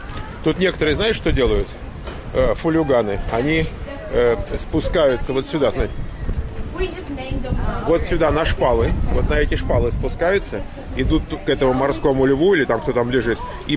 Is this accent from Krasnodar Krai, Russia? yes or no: no; Moscow, Russia; я сам из Москвы